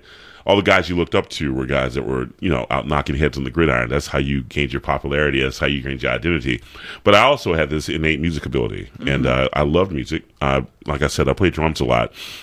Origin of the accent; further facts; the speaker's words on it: Atlanta, Georgia, United States; Growing up in Atlanta, Georgia, I sang with the … when I was early on. My mom sang in the gospel choir. My dad was a Baptist minister. My sisters were singers. So I grew up in that type of environment.